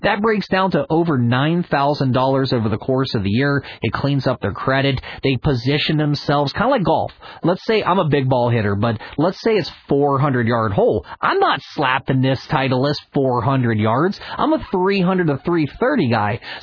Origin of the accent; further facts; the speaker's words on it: West Virginia, United States; Obviously, I grew up in West Virginia. I used to have access to WMEL when I was a kid.